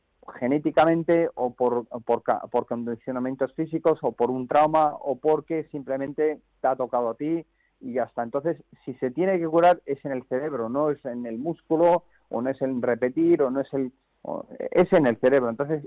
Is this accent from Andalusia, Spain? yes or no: yes; Málaga, Andalusia, Spain; un concierto en Málaga, en mi ciudad natal